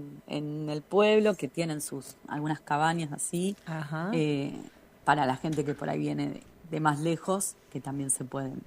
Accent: Buenos Aires, Argentina; moved away; Yo, como te decía, soy de Buenos Aires

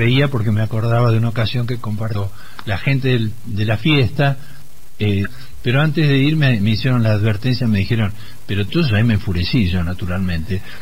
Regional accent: Buenos Aires, Argentina; yo abracé el folclore siendo un porteño desde muy jovencito

